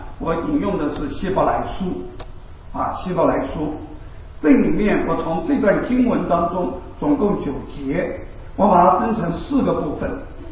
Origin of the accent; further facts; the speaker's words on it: Taiwan; now in United States; 我总共就搬2次家啊，当然在美国也搬了2次家啊。我就是从台湾搬到这边，从这边搬了2次家。